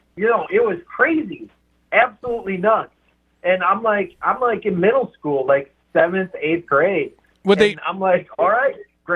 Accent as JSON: {"language": "English", "town": "West Bend", "region": "Wisconsin", "country": "United States", "tie": "born or raised there", "said": "When I was like probably late, like elementary school, like fourth or fifth grade, I grew up in West Bend."}